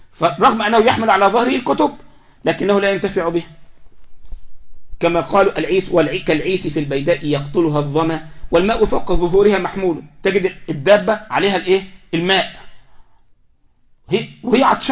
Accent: Egypt; احنا عندنا في مصر يقولك إيه؟

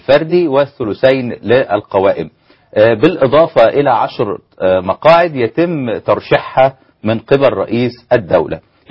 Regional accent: Egypt; أنا كوني مصري

